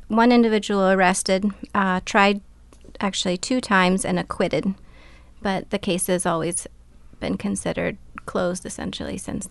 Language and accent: English; Colorado, United States; also born or lived in Fairbanks; now in Craig, United States; I grew up in Colorado, but I moved to Alaska about 10 years ago, and I've spent most of my time in Alaska, actually, in Fairbanks.